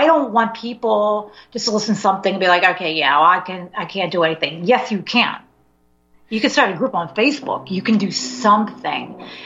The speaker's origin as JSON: {"language": "English", "region": "Virginia", "country": "United States", "said": "Oh, yeah, Virginia."}